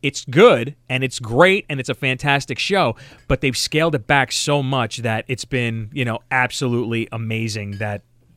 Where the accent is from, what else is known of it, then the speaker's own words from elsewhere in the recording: New York, United States; now in Chicago, United States; I'm from New York. I just moved here like 5 days ago.